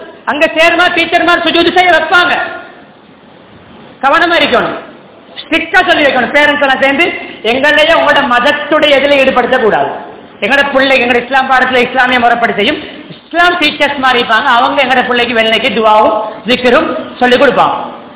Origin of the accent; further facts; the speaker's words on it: Sri Lanka; நாங்க இந்த நாட்டுல பிறந்து வளர்ந்தாலும், எங்கட நாட்டு பிரஜைகளை நாங்க இருந்தாலும்